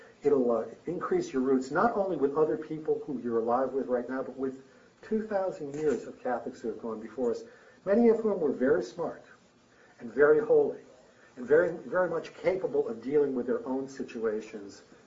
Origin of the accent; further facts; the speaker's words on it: Connecticut, United States; I grew up playing football in Connecticut